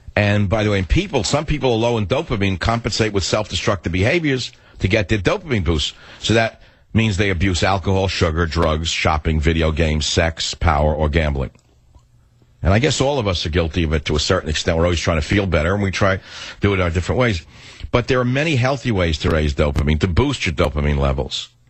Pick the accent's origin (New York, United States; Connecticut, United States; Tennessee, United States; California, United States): California, United States; San Francisco; on KSFO in my hometown of San Francisco.